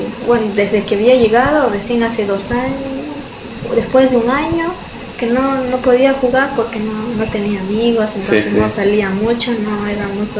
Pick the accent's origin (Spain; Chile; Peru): Peru; De Perú, soy peruana.